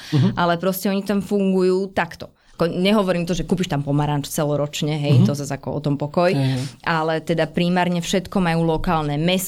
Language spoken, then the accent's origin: Slovak; Devínska Nová Ves, Bratislava Region, Slovakia; Potom my sme z Devínskej, takže tam kúsok máme také záhradky